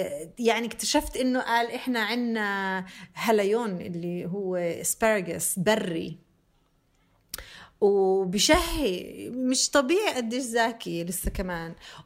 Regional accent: Bethlehem, West Bank, Palestine; also born or lived in Jenin; يعني لحد قبل 10 سنين ما كنتش أعرف إشي عن المطبخ الفلسطيني غير يعني منطقة بيت لحم وين أنا تربيت.

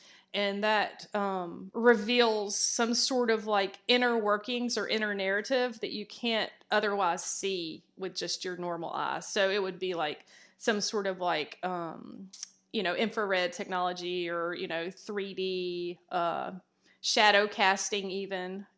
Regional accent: Columbus, Georgia, United States; I grew up in Columbus, Georgia, which is Fort Benning.

